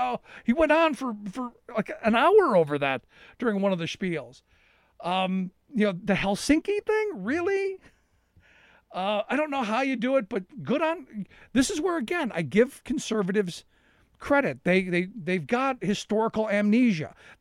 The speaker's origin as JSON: {"language": "English", "town": "Cleveland", "region": "Ohio", "country": "United States", "tie": "born or raised there", "said": "I was born and raised in Cleveland. I spent a good portion of my life there."}